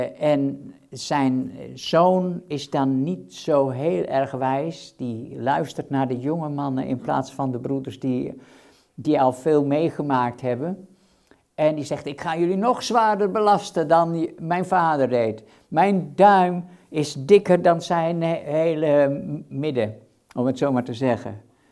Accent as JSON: {"language": "Dutch", "region": "Friesland", "country": "Netherlands", "tie": "born or raised there", "said": "Als ik denk aan waar ik opgroeide, ik kom zelf uit Friesland, helemaal in het noorden."}